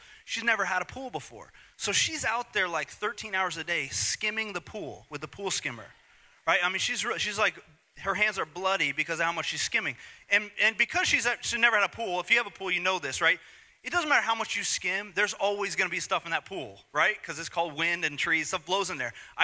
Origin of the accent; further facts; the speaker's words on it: Long Island, New York, United States; Now, we're from Long Island. We've been youth pastors and young adult pastors in Long Island for the last 11 years.